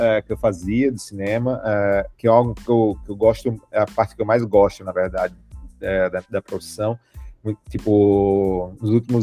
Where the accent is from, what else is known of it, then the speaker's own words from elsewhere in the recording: Natal, Rio Grande do Norte, Brazil; also born or lived in João Pessoa / Pernambuco; eu sou de Natal, fiz a minha faculdade em João Pessoa e comecei minha carreira de jornalista em Pernambuco.